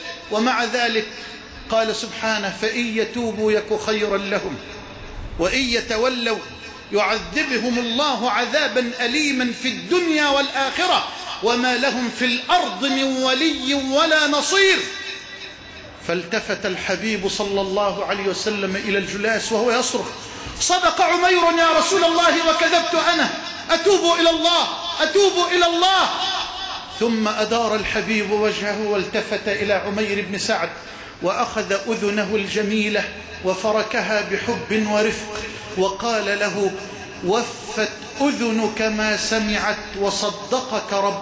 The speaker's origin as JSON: {"language": "Arabic", "country": "Egypt", "said": "اللهم اجعل بلدنا مصر واحة للأمن والأمان"}